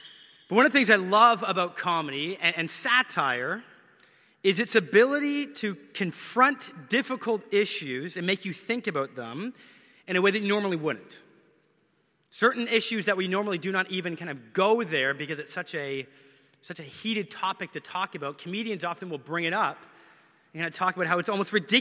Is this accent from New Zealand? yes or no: no; Canada; I probably say this every single sermon, but I grew up in Canada.